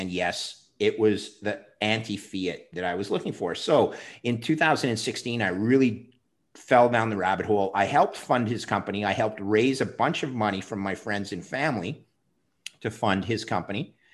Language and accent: English; Montreal, Quebec, Canada; And then some guy from my hometown in Montreal reached out to me